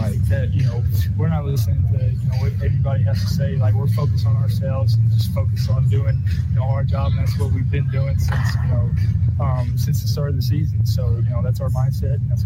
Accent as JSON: {"language": "English", "region": "Southern United States", "country": "United States", "tie": "born or raised there", "said": "growing up in the South, growing up, you know, watching SEC football, like, this is what you dream of."}